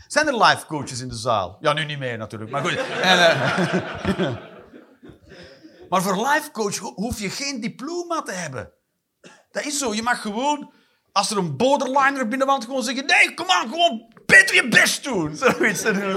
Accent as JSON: {"language": "Dutch", "region": "Flanders", "country": "Belgium", "said": "Dat is waar, hè, als Vlaming."}